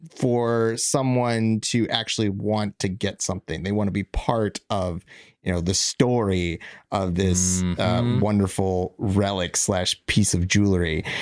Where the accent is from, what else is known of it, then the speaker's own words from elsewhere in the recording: Virginia, United States; And if you are familiar with McLean, Virginia, which I am, because I'm from Virginia, and I've heard of McLean, Virginia, that's who it's named after.